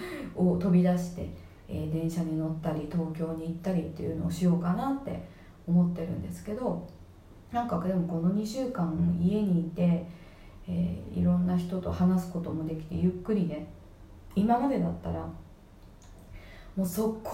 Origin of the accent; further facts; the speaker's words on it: Brazil; now in Japan; 私やっぱりブラジルから来てるから、この日本に着いてから